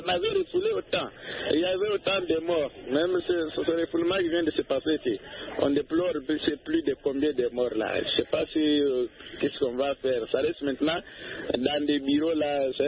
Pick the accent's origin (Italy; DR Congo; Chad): DR Congo; Moi-même, là, je suis le natif du territoire de l'Isa, parmi les territoires qui sont voisins de l'Angola.